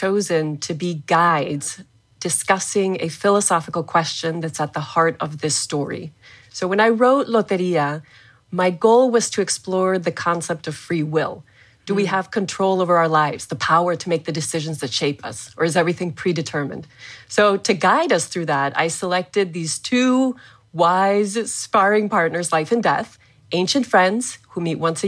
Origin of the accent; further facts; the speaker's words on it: Mexico City, Mexico; I was born and raised in Mexico City. I grew up reading and being exposed to magical realism.